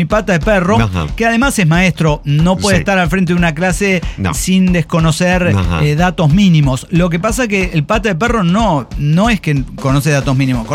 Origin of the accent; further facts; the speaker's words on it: Canada; inclusive canadiense, siendo canadiense, a menos de la mitad de los candidatos